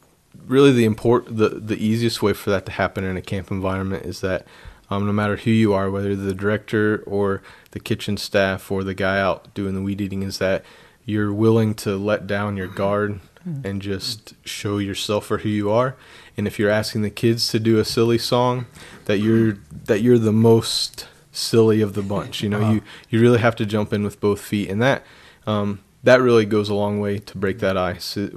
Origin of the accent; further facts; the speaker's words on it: Indiana, United States; also born or lived in Alabama; now in Iowa, United States; Yeah, I'm originally from Indiana and grabbed a passion for camping at a young age.